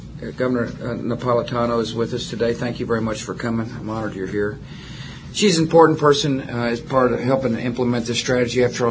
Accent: Texas, United States; Remember, I was raised in West Texas.

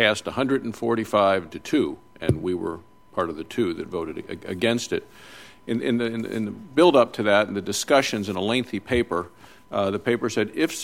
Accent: Wyoming, United States; And for the people of my home state in Wyoming

